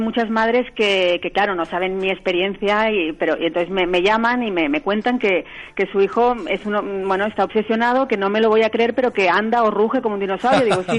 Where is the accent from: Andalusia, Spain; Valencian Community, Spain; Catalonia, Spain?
Catalonia, Spain; Barcelona; no encontraba nada en las tiendas físicas en España, bueno, en Barcelona, de donde soy yo